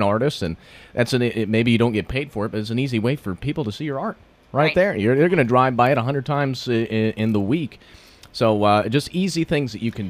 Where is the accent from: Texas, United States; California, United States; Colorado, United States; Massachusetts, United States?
Colorado, United States; Loveland; also born or lived in Fort Collins; I noticed one thing when I was growing up in Loveland and Fort Collins, it's, you know, they were prosperous cities.